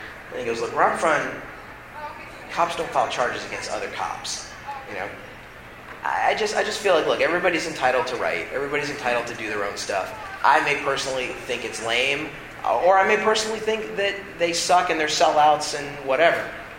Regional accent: California, United States; also born or lived in New York; I moved to California from New York. I was actually from California. Moved to New York to write for SNL

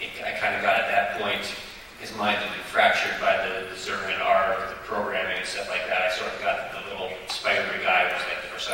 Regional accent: Kingston, Pennsylvania, United States; from Kingston, Pennsylvania.

